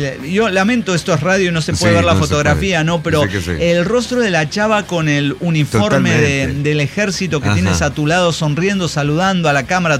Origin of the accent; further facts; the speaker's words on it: Chiapas, Mexico; moved away as an adult; now in Tlalnepantla, Mexico; Soy originario de Chiapas.